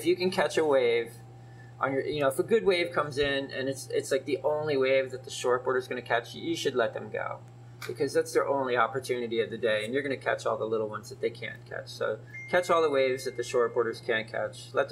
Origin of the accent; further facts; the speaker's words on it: East Coast, United States; but I'm from the East Coast, 3,000 miles away.